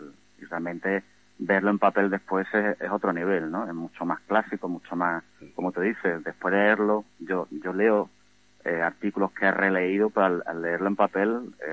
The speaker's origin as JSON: {"language": "Spanish", "town": "Jerez de la Frontera", "region": "Andalusia", "country": "Spain", "said": "Yo soy de Jerez"}